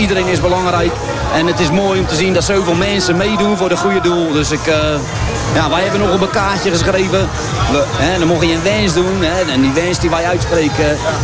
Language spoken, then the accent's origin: Dutch; Leiden, South Holland, Netherlands; Nee, ik kom uit Leiden.